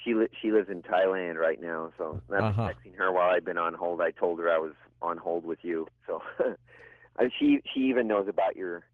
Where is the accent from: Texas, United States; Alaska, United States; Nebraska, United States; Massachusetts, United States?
Nebraska, United States; Lincoln; I grew up, I was born in Lincoln, and it's a nice little college town.